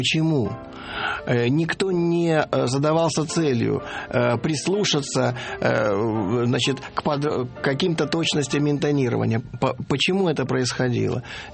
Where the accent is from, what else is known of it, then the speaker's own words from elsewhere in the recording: Rostov-on-Don, Rostov Oblast, Russia; born there; она родилась в Ростове-на-Дону, и я родился в Ростове-на-Дону.